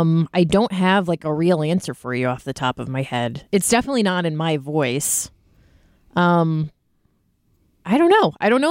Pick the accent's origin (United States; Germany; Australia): United States; I'm an American. I don't think that's right.